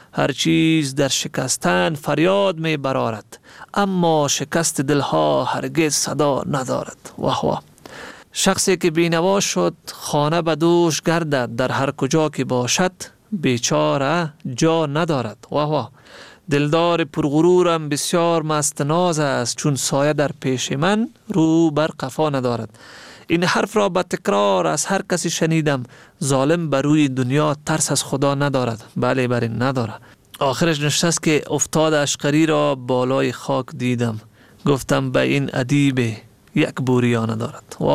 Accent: Afghanistan; ما افغانیم

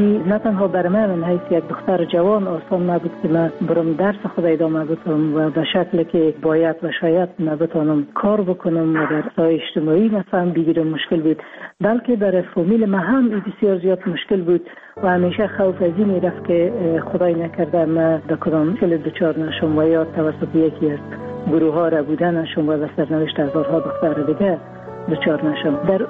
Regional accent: Afghanistan

